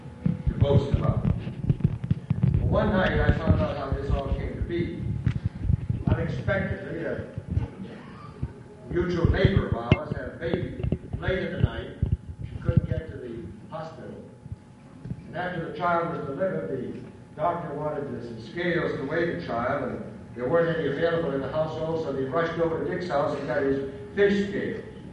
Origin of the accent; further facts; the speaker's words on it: Maine, United States; But he and I used to be neighbors in my hometown in Maine, and we were both ardent fishermen.